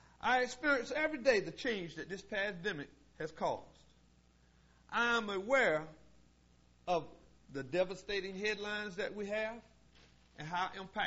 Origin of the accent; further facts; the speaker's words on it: Willard, United States; I'm from Willard, though. I don't see much.